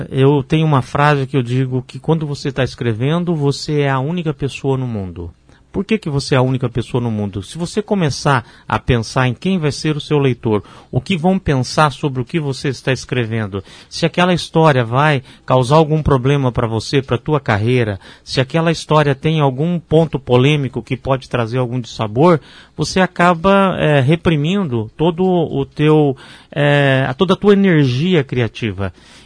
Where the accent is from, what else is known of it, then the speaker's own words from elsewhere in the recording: Piabiru, Paraná, Brazil; eu cresci em Piabiru